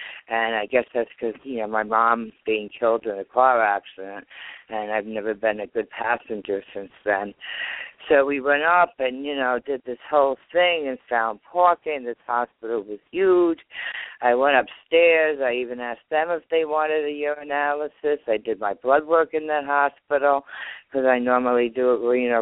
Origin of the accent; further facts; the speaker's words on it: New York, United States; accent: New York; now in Pennsylvania, United States; How many of you can hear my New York accent? I live in PA, but I am definitely a New York transplant.